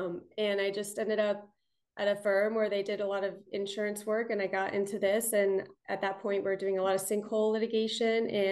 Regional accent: Newark, New Jersey, United States; born there; No, so I was born actually in Newark, New Jersey.

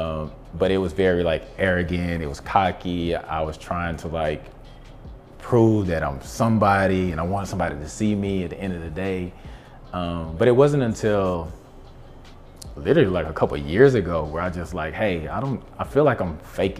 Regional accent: Eastman, Georgia, United States; now in Atlanta, United States; Okay, so I'm from Eastman, Georgia. Okay. Small town, literally everyone knows everyone.

